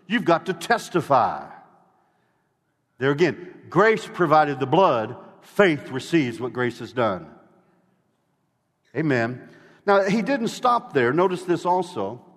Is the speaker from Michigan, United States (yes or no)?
no; Illinois, United States; I mean, I grew up in Illinois. In central Illinois, I'd go out in the winter and scoop the snow off the driveway just to shoot baskets.